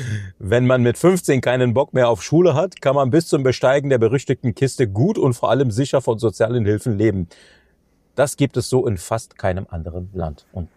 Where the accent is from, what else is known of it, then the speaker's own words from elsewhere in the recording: Cologne, North Rhine-Westphalia, Germany; Und das sage ich dir als ein Kölner